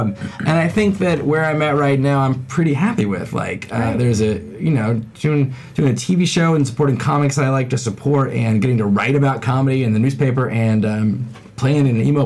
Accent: Texas, United States; I grew up Jewish in Texas, and so to have people like be so loud about it, was awesome.

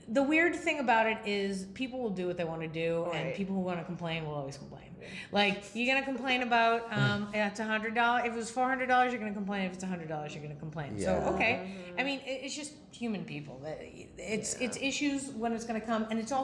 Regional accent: St. Louis, Missouri, United States; But all I did was tell them how I'm from St. Louis.

